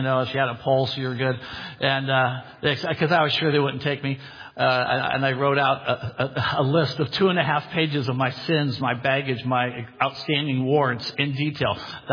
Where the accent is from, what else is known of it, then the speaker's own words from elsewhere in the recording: San Diego, California, United States; also born or lived in San Francisco; I was born in San Francisco, raised in San Diego.